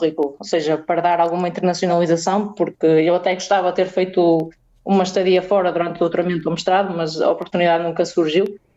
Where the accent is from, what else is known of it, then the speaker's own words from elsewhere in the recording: Braga, Norte, Portugal; Porque como eu sou de Braga, fiz a universidade enquanto estava na casa dos meus pais